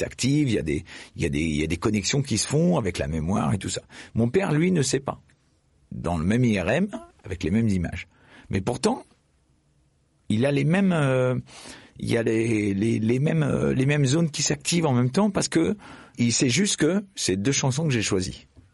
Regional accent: Clermont-Ferrand, Auvergne-Rhône-Alpes, France; born there; je suis né à Clermont-Ferrand, je suis descendant de la famille des pneus.

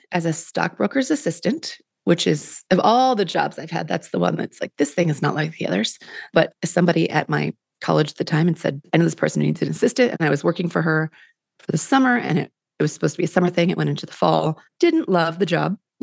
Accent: Kansas City, United States; I grew up in the Midwest, in a suburb. Suburb is a nice term, of Kansas City.

